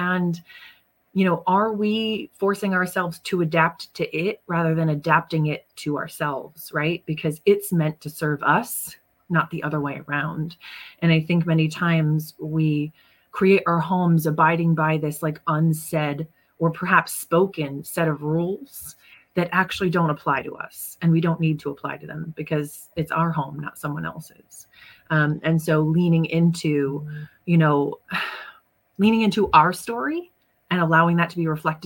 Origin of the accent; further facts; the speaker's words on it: United States; So I'm American. So growing up in America is, you know, where I'm from is a difficult thing.